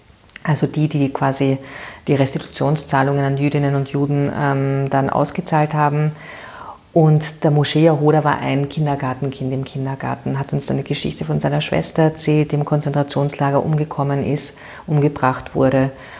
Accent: Vienna, Austria; ich bin eine Währingerin und sehr glücklich, eine Währingerin zu sein und hier geboren zu sein. Ich bin in der Gänzgasse aufgewachsen, im Buwok-Bau.

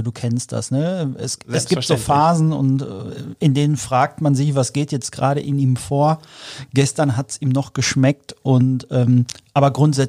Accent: North Rhine-Westphalia, Germany; ich bin Kind des Potts, ich bin auf den Sportplätzen der Dortmunder Region groß geworden

